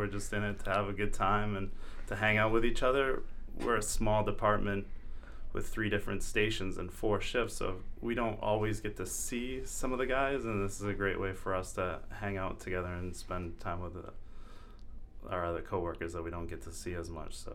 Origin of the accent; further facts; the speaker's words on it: Maine, United States; growing up in Maine, and as cold as the winters are and as much snow, you got to get outside and enjoy it